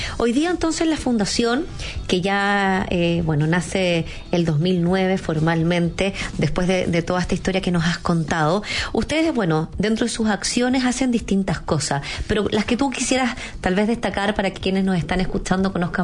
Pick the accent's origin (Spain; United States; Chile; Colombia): Chile; nosotros como ciudadanos, nosotros como chilenos